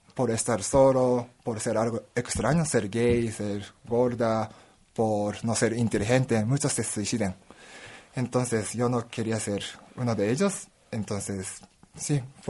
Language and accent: Spanish; Japan; Spanish is a second language; now in Mexico; como yo soy de Japón y tengo mis amigos de Japón